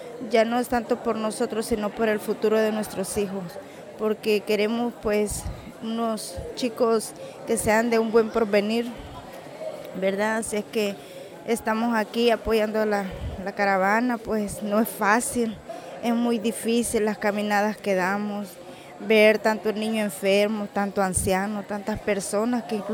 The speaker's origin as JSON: {"language": "Spanish", "country": "El Salvador", "said": "vengo de El Salvador, vengo también aquí apoyando a nuestros amigos en la caravana"}